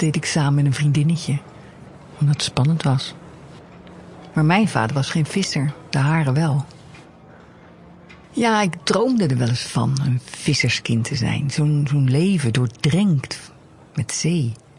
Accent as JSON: {"language": "Dutch", "town": "Vlaardingen", "region": "South Holland", "country": "Netherlands", "tie": "born there", "said": "Ik ben geboren in Vlaardingen. Dat was toen nog een vissersstadje. Mijn school was op de haven."}